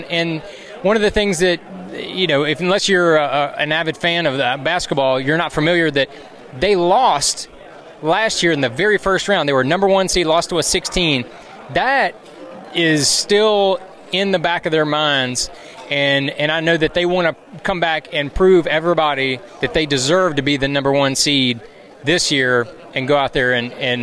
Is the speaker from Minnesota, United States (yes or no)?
no; Virginia, United States; I pull for, even though I'm from Virginia, I pull a lot for Carolina and Virginia. I'm kind of live halfway in between the two